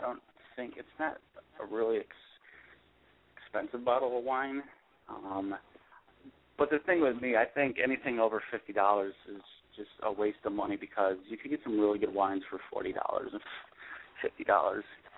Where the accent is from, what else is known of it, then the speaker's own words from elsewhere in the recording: Buffalo, New York, United States; I was born and raised in Buffalo, but I've been stationed in central New York and then a couple other spots in New York. So I'm a resident born and raised of the entire state of New York.